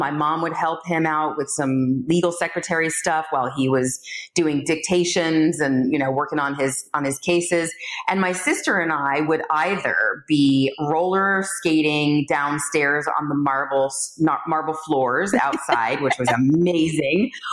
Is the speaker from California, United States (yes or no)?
yes; Los Angeles, California, United States; I grew up in Los Angeles. I grew up in the north end of the San Fernando Valley in a little town called Porter Ranch.